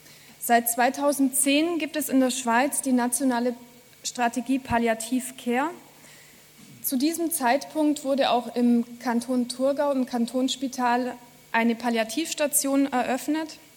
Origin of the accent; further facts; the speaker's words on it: Germany; Wie Sie hören, komme ich aus Deutschland.